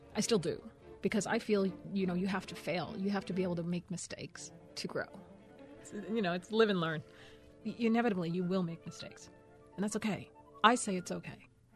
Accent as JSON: {"language": "English", "town": "New York City", "region": "New York", "country": "United States", "said": "I'm a New Yorker, I'm American, I'm Puerto Rican"}